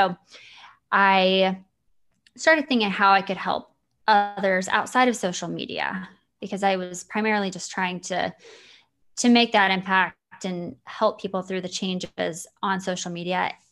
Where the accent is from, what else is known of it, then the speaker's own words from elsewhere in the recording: Amarillo, Texas, United States; I grew up in Amarillo, Texas. I was working in Amarillo, Texas, which is like cattle country. We grew up with stockyards, and you just smell the stockyards.